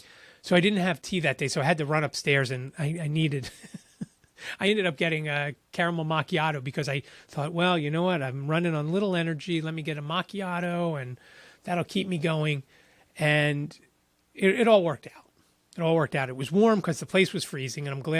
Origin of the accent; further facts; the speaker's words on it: Philadelphia, Pennsylvania, United States; I'm from Philly and no one would respect me if I came here to this place and ate one of them.